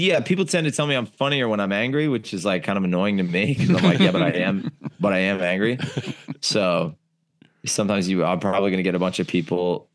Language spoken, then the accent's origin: English; United States; now in United Kingdom; So I think because I sometimes talk about living here, being on trains, being American in Britain.